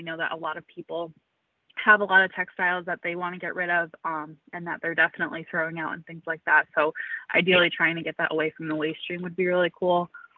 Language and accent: English; South Windsor, Connecticut, United States; I'm from South Windsor. I'm relatively new in the role.